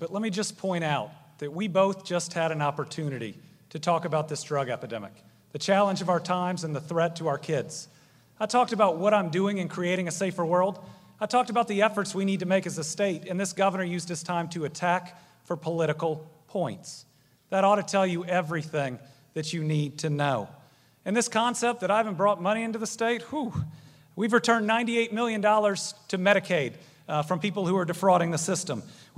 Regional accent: Kentucky, United States; I'm a graduate from Fayette County's public schools

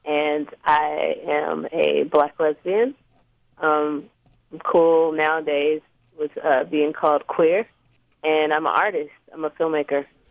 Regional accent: Greenville, South Carolina, United States; Basically, I think my experience growing up in Greenville, South Carolina, coming out for the first time at like 13 to my siblings

